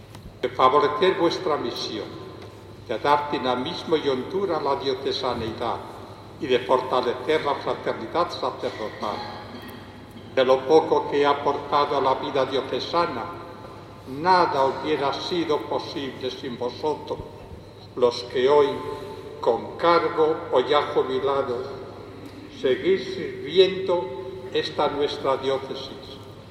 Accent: Robledo de la Valduerna, Castile and León, Spain; Gracias muy sentidas al presidente y la Junta Vecinal de mi pueblo, de Robledo de la Valduerna.

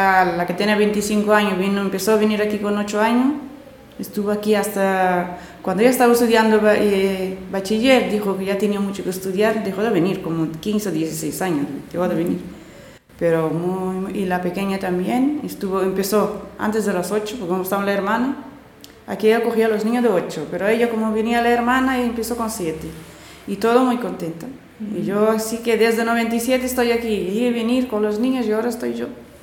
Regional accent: Cape Verde; moved away; Yo soy de Cabo Verde.

